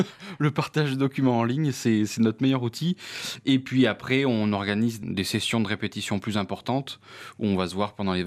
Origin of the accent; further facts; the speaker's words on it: Auvergne-Rhône-Alpes, France; now in Saint-Étienne, France; moi, j'habite à Saint-Étienne, même si je suis originaire de Haute-Loire.